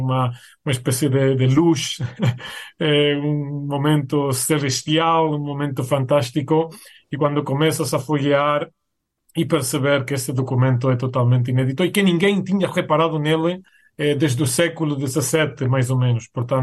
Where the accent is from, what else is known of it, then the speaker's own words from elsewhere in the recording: Toledo, Castilla-La Mancha, Spain; Portuguese is a second language; E é verdade que, como diziam, sendo espanhol, sendo toledano, é sempre mais complicado.